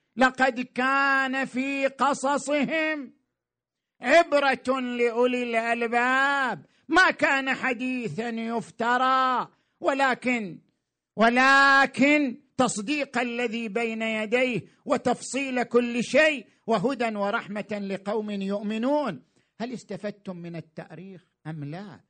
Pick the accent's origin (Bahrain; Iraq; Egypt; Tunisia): Iraq; إحنا كمجتمع عراقي وعندنا تاريخ، كيف نستفيد منه؟